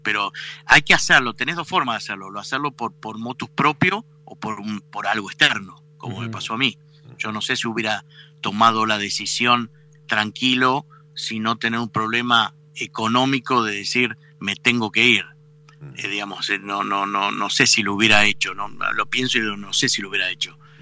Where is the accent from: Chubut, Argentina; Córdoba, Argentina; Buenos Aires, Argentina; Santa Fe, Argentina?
Buenos Aires, Argentina; No, la Argentina no era un país donde se instalaba mármol, más en capital, de donde yo venía.